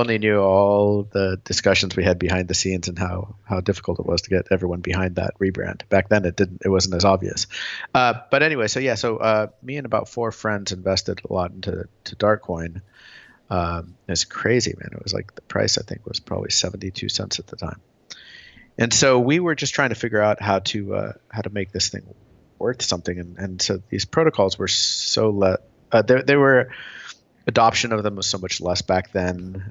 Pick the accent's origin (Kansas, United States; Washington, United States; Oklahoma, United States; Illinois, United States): Oklahoma, United States; Tulsa; I grew up in Oklahoma, Tulsa, Oklahoma, of all places.